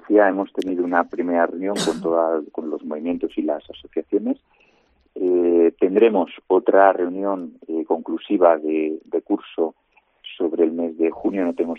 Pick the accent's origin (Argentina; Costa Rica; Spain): Spain; Segovia, Castile and León; also born or lived in Talavera de la Reina; Yo diría que soy un laico de Segovia, que nací en Talavera de la Reina, hace 45 años ya. Estoy casado y tengo tres hijos y pertenezco al Movimiento de los Jocolares desde hace más de 20 años.